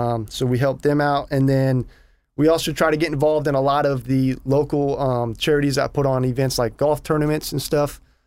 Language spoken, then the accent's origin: English; Florida, United States; you know, I was born and raised in Indian River County and spent many days during the summer and throughout the year just, you know, enjoying the lagoon and our waterways